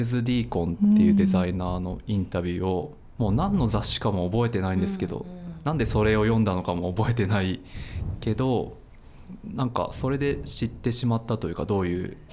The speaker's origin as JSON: {"language": "Japanese", "region": "Aichi", "country": "Japan", "moved": "as an adult", "lives_now": "Tokyo, Japan", "said": "愛知から上京してきて"}